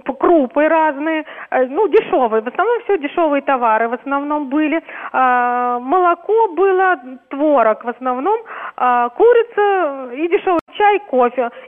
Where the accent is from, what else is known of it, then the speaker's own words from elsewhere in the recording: Moscow, Russia; я из Москвы.